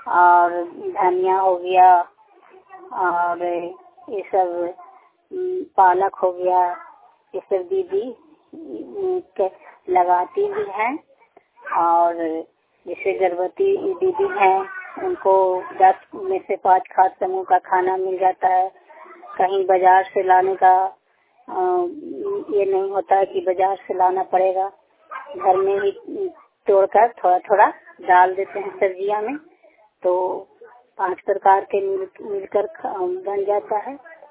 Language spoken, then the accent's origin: Hindi; Sheikhpur, Bihar, India; और मैं शेखपुर गांव की निवासी हूँ